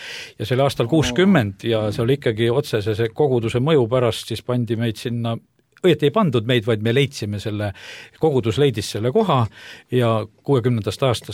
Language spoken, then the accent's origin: Estonian; Võru, Võru County, Estonia; ja olen Võrust ja olen seal koguduse pastorina teeninud juba üle 25 aasta ja olen seal elanud